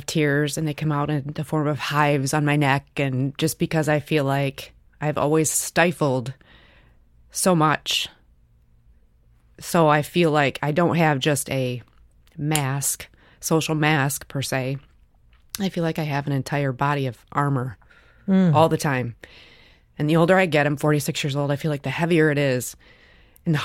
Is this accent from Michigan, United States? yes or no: yes; Michigan, United States; I'm 46 years old. I'm from Michigan.